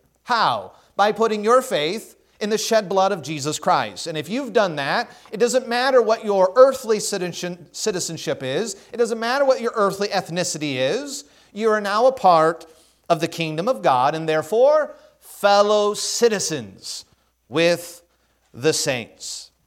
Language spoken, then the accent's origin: English; United States; Now, I am thankful that I am an American.